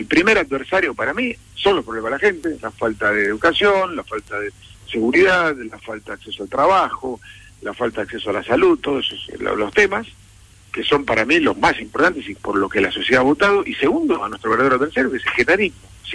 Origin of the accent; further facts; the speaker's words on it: Argentina; los problemas que tenemos que resolver como argentinos